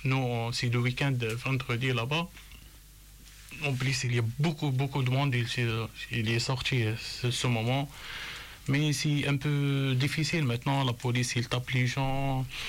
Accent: Algeria; Nous, chez nous en Algérie, c'est les généraux qui décident

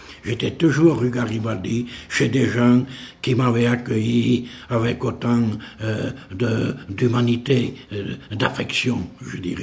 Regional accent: Occitanie, France; accent: Lot; C'est des gens qui étaient très chaleureux, qui riaient un peu de mon accent du Lot.

